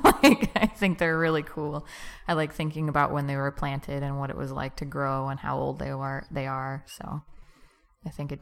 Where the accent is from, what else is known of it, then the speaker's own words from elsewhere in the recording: Tucson, Arizona, United States; also born or lived in Mesa; I was born in Arizona. I was born in Mesa, but I grew up in Tucson.